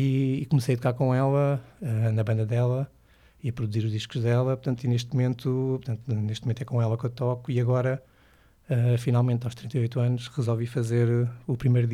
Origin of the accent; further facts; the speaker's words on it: Loures, Lisbon, Portugal; porque havia um movimento muito forte em Loures, de onde eu venho.